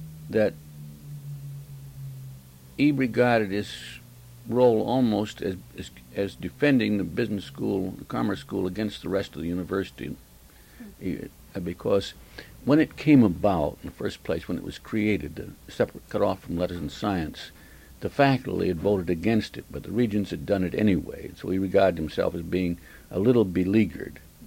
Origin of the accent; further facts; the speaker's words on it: Maine, United States; He had gone through the files and discovered that I was from Maine.